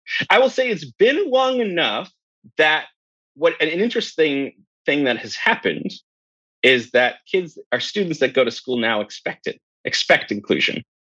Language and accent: English; New Brunswick, Canada; I'm like, do I say anything? I'm like, I'm from New Brunswick.